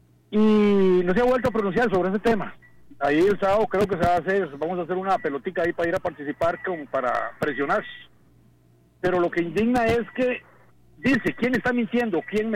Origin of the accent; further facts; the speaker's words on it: Cartago, Costa Rica; yo soy de Cartago y puedo decirle con fe todo lo que lo de ese terreno